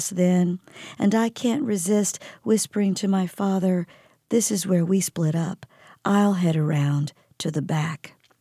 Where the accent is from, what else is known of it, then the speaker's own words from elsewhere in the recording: Mississippi, United States; particularly my home state, Mississippi.